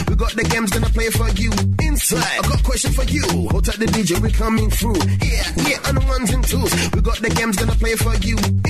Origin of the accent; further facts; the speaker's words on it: London, United Kingdom; I'm always going to say I like things in London because I'm from London